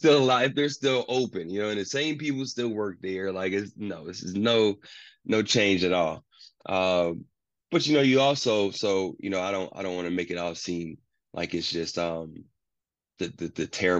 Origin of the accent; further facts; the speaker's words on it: Ohio, United States; moved away as an adult; now in Florida, United States; I grew up in Ohio, but I became a man in Florida.